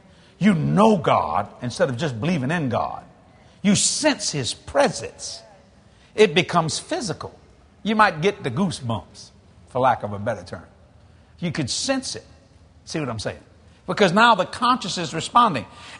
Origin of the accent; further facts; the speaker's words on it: New Orleans, Louisiana, United States; So when I play, I have, you know, I'm from New Orleans. It's the blues.